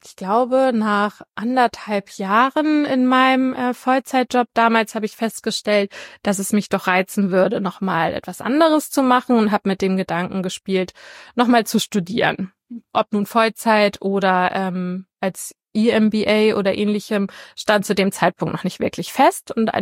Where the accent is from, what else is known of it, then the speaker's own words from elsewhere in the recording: Schleswig-Holstein, Germany; now in Hamburg, Germany; ich bin in der Nähe von Schleswig aufgewachsen und geboren, aber in einem winzig kleinen Dorf. Also gefühlt gab es dort mehr Kühe als Menschen.